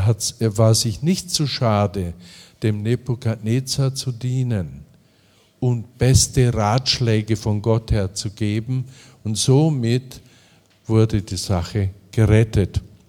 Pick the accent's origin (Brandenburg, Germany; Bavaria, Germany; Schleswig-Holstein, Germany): Bavaria, Germany; Passau; In meiner Heimatstadt und Studienstadt Passau